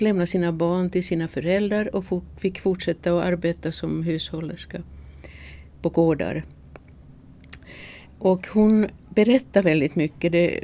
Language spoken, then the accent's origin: Swedish; Finland; born there; Jag är född i Finland mitt i Leråken.